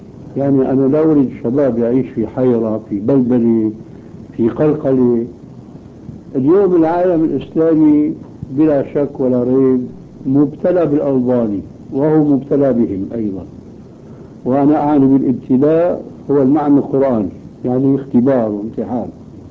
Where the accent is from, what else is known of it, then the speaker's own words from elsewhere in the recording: Syria; ومثل ما قيل عنا في الشام كل ديك على مزبلته صياح